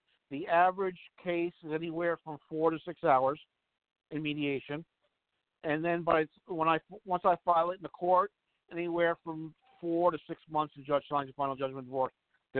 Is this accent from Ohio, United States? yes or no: no; New York, United States; And as you know, we're both from New York. New York's always the last to do anything anyway.